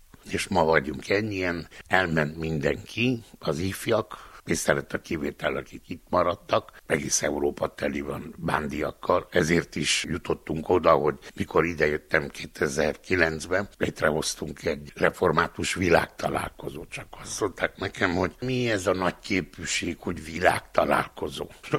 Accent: Band, Mureș County, Romania; 88-ban hívtak Erdőcsinádra, ott voltam Székesen 10 évig, Erdőcsinádon 20-at, és 10-et Mezőbándon, a szülőfalumban.

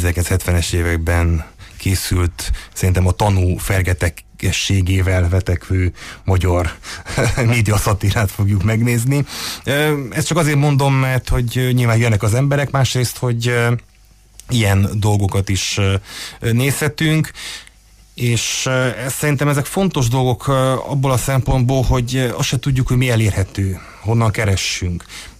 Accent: Toplița, Harghita, Romania; Most Maroshévízen, ahol én származom, ott is megnyílt pár évvel ezelőtt a mozi

